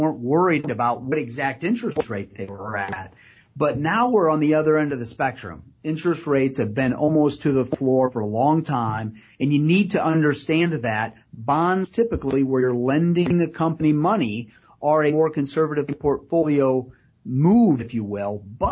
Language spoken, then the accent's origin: English; Pemberville, Ohio, United States; And growing up in Pemberville, whether it was a farming thing or picking strawberries or all the things that I was involved with in my youth to now